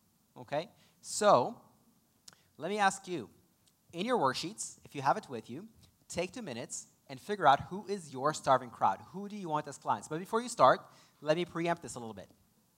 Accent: Israel; accent: mix of Russian and Hebrew; English is a second language; Sometimes my little accent seeps through. People can't figure out what my accent is. It's a mix of Russian and Hebrew. It's not French.

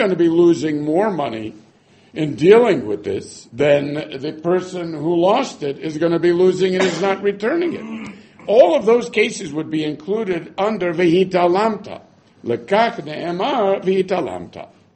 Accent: England, United Kingdom; We're English over here.

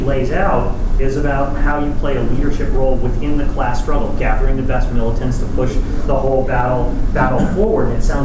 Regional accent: Burlington, United States; from Burlington.

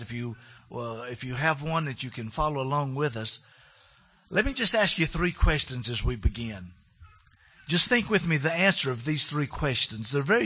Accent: North Carolina, United States; We've sang in Hebrew and sang in Greek, and I'm from North Carolina, so English is about as tough as I can handle this morning.

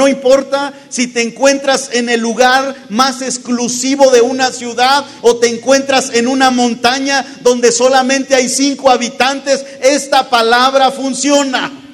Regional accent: Oaxaca, Mexico; moved away as an adult; Yo fui parte de esa primera generación que vine desde Oaxaca para estudiar a México.

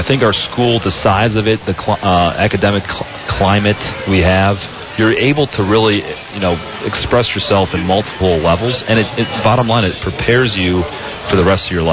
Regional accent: Akron, Ohio, United States; we're both from the Akron area as well

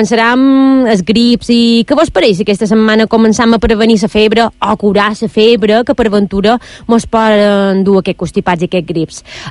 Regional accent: Montuïri, Balearic Islands, Spain; Perquè jo som de Montuïri i també hi vaig.

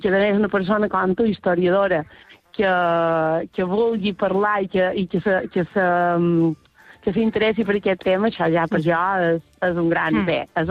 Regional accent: Balearic Islands, Spain; com a mallorquina.

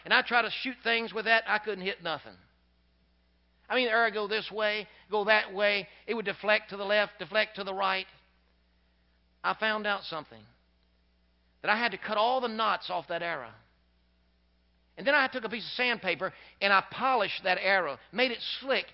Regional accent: Lynchburg, Virginia, United States; I remember when I was growing up on Fillmore Street in downtown Lynchburg, Virginia. And again, as I said, I was the youngest of 8.

